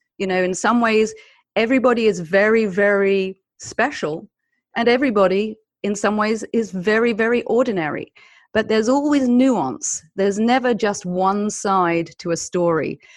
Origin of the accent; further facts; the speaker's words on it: United Kingdom; Because I am British, I come from a culture of Monty Python